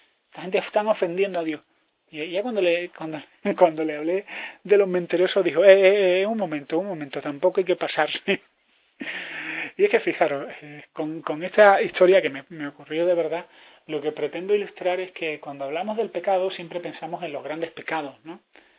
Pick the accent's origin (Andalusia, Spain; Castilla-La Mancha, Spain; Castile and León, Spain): Andalusia, Spain; Granada; also born or lived in Seville; en Sevilla, que es de donde yo procedo, aunque yo soy de Granada, pero he vivido muchísimos años en Sevilla